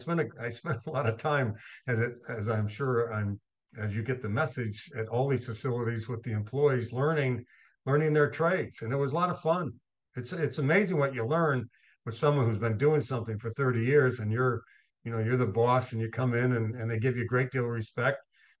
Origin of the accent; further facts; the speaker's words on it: Montana, United States; also born or lived in Idaho; it's close to my home where I grew up in Montana and Idaho.